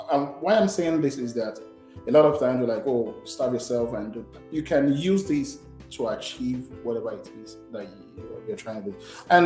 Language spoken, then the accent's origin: English; Nigeria; most times we grew up in Nigeria with a culture of debt is not good.